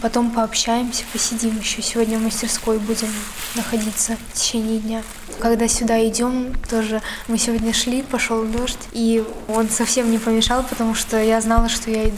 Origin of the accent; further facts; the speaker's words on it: Borovichi, Novgorod Oblast, Russia; из Боровичей, ученица ДШИ имени Лядова.